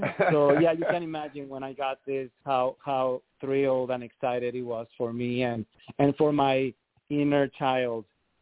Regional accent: Mexico; accent: Mexican; English is a second language; As you guys can hear, I have an accent. I'm from Mexico.

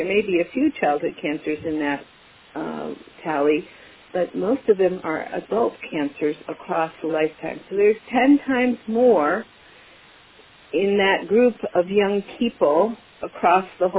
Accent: Illinois, United States; also born or lived in Indiana; When I was growing up in Illinois and Indiana, there were big hot spots

